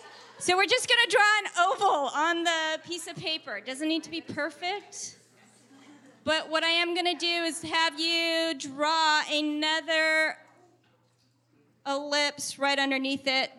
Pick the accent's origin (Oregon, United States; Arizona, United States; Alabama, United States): Oregon, United States; Portland; also born or lived in Eugene; I was born and raised here in Portland. Love it. And it's always been my hometown. There was a period of 12 years that Adam and I lived in Eugene, where I taught high school art.